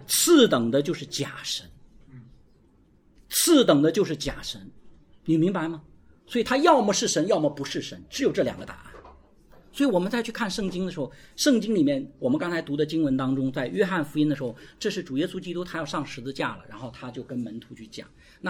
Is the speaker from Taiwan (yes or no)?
no; China; 我们中国人从小就受这种愚民教育，愚公移山